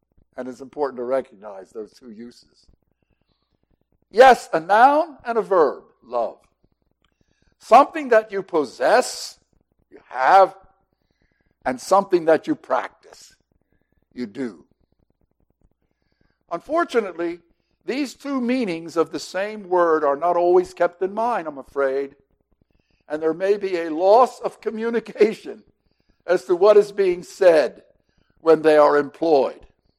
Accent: Philadelphia, Pennsylvania, United States; born there; I was born in the Jewish hospital of Philadelphia, Pennsylvania

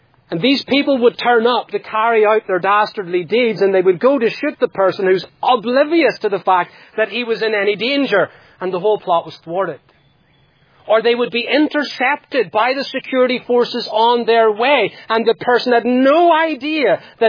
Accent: Northern Ireland, United Kingdom; I grew up in Northern Ireland

